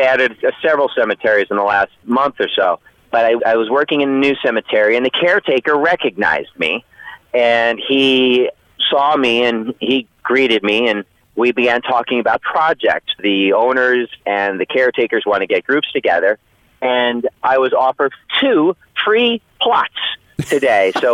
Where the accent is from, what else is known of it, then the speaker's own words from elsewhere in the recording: New York, United States; I am originally from New York, so I think I can pull this off.